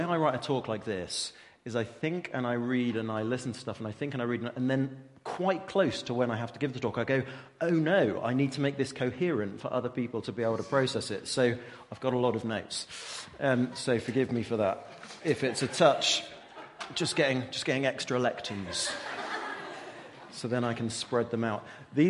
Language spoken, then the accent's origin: English; Dover, South East England, United Kingdom; now in London, United Kingdom; I grew up in Dover in a small town. Well, I was in a village on the edge of Dover, so literally grew up in a village